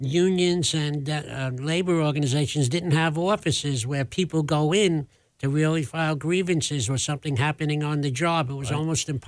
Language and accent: English; Brooklyn, New York, United States; Well, you know, I'm from Brooklyn, New York